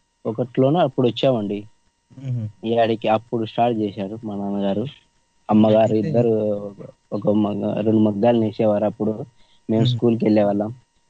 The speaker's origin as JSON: {"language": "Telugu", "town": "Tadipatri", "region": "Andhra Pradesh", "country": "India", "tie": "born or raised there", "also_born_or_lived": "Yadiki", "said": "మాది సొంత ఊరు వచ్చేసి తాడిపత్రి అండి."}